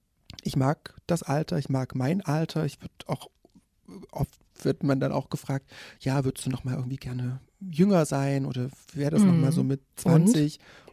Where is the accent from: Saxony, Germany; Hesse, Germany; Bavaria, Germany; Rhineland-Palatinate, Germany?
Saxony, Germany; Leipzig; Ja, ich bin ja eine waschechte Leipzigerin.